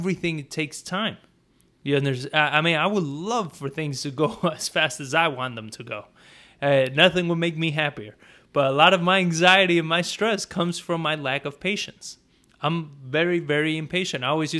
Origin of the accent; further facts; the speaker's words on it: New York, United States; When I was a kid, I grew up in New York, everybody wanted to be a rapper.